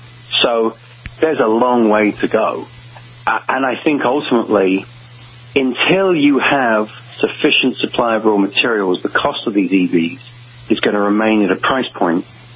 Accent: England, United Kingdom; And as an Englishman, I've always had a soft spot for 12-cylinder.

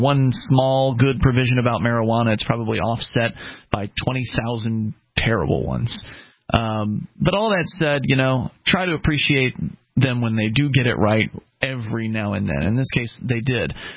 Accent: Florida, United States; I happen to know that name, Jeb Bush, because I was raised in Florida, and he was the governor of Florida for a little while.

